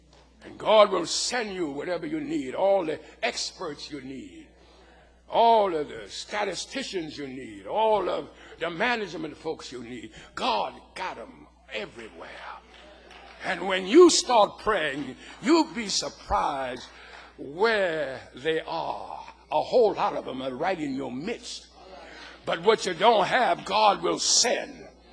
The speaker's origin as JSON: {"language": "English", "region": "Louisiana", "country": "United States", "said": "I'm from Louisiana. I'm from the dark side."}